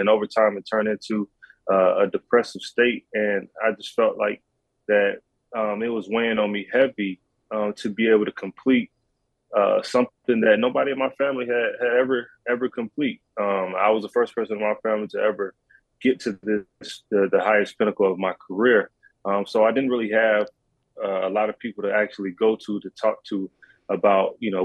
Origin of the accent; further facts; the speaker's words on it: Columbus, Georgia, United States; for me growing up in Columbus, Georgia, it was, you know, one of those things where football was kind of like the only way out.